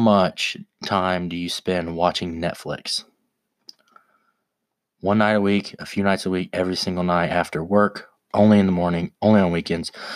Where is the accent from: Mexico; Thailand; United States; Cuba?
United States; Laurel; I'm from Laurel.